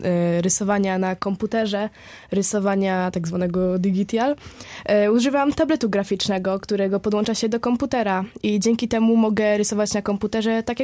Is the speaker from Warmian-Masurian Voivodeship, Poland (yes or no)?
no; Zielona Góra, Lubusz Voivodeship, Poland; born there; Urodziłam się w Zielonej Górze.